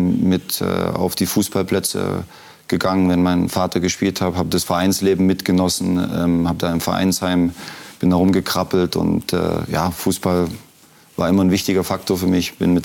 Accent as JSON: {"language": "German", "town": "Leipzig", "region": "Saxony", "country": "Germany", "tie": "born there", "said": "Ich bin in Leipzig geboren, habe ein sensationelles Elternhaus gehabt"}